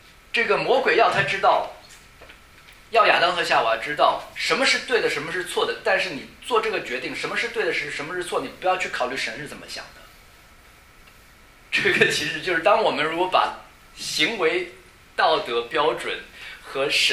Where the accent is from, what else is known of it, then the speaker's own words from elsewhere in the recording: China; 我们特别是在大陆长大的